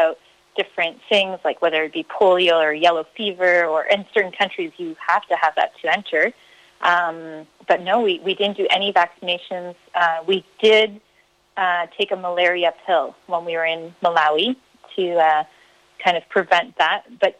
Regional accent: Canada; moved away; we're originally from Canada.

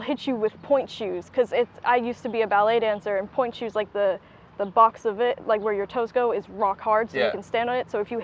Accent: New York, United States; Yeah, I am from New York, so I just took the Amtrak train down here.

